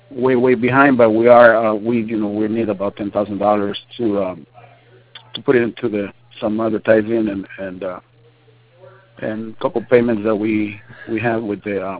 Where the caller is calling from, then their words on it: Chula Vista, California, United States; That's funny. I'm calling from Chula Vista.